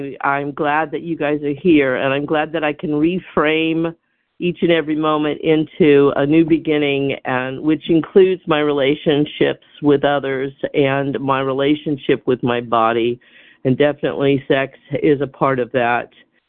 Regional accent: California, United States; I'm a compulsive overeater and I'm from California.

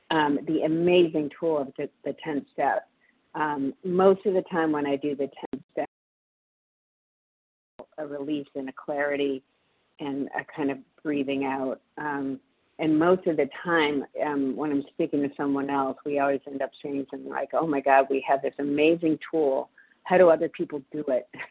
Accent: Massachusetts, United States; now in New York, United States; From Massachusetts, but I'm currently in New York.

